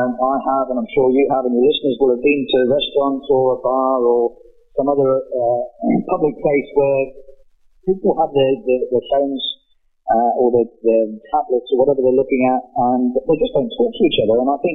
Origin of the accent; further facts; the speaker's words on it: United Kingdom; moved away; you might tell from my accent, I'm from the UK originally